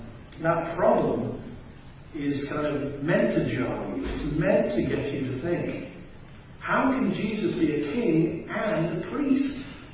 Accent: England, United Kingdom; I mean, I come from England and we got a queen

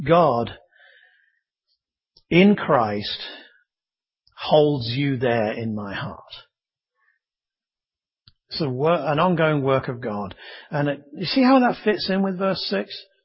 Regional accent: United Kingdom; as a Brit, I don't show a great deal of affection all the time

